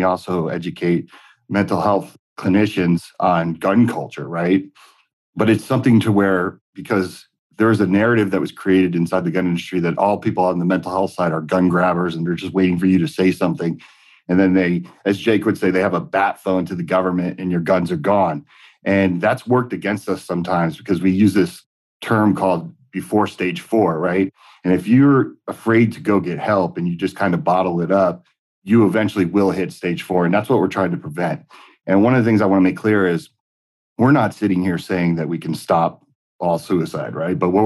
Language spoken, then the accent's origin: English; San Francisco, California, United States; also born or lived in New Jersey; I grew up in two of the worst places to grow up for guns. I grew up in Jersey and San Francisco, California.